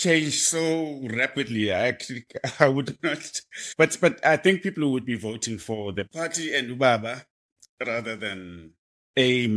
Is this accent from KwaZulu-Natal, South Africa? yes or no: yes; Durban, KwaZulu-Natal, South Africa; I mean, like, that is my hometown. And when I would go to Durban